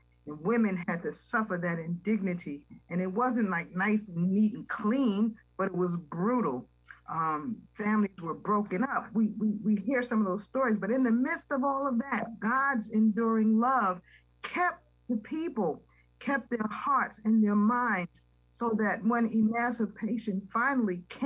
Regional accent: Austria; I grew up in Austria after World War II.

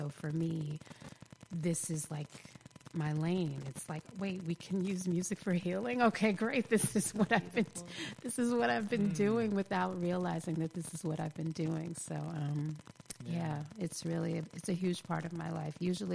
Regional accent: Brooklyn, New York, United States; because I'm from Brooklyn originally, and we

